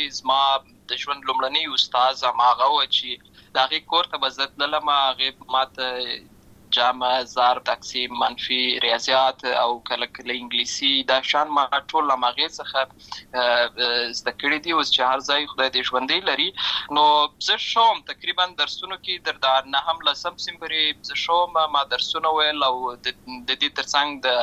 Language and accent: Pashto; Lashkar Gah, Helmand, Afghanistan; also born or lived in Uruzgan; زه په اصل کې د ورزګان ولایت یم اما زه په هلمند ولایت د شکرګاه کې پیدا شوی یم اما د لوی سوې یم